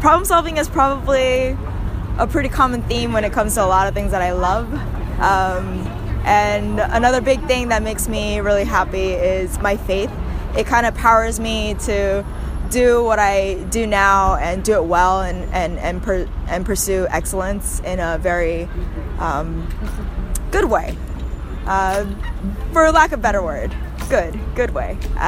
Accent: California, United States; now in New York, United States; I'm from Southern California, and I live in New York now, where you can hear the New York sounds.

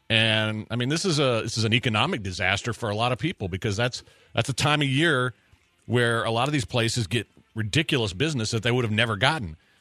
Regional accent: United States; Didn't like the result because I'm an American.

